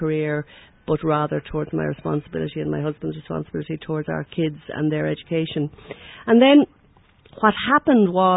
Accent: Enniscorthy, County Wexford, Ireland; now in New York, United States; I feel very proud to be a Wexford woman. I mean, I'm from Enniscorthy, the town of Enniscorthy

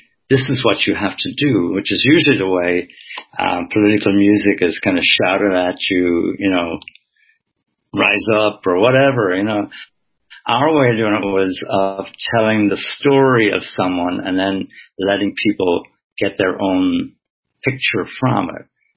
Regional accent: Wexford, Leinster, Ireland; at least when I was growing up in Wexford

